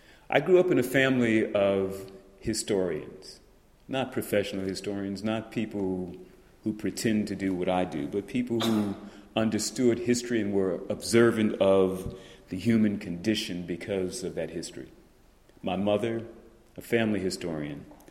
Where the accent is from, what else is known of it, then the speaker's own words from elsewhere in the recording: Cleveland, Ohio, United States; I grew up in Cleveland. I grew up running these streets. I grew up in places like this. I grew up primarily in Glenville.